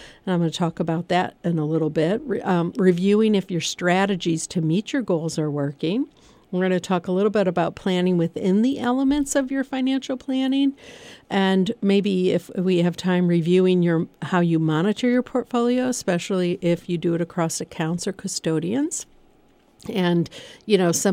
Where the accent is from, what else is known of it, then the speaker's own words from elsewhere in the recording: Michigan, United States; I'm from Michigan. My husband and I are both from Michigan. We love Michigan and love Lake Michigan, love being around the water.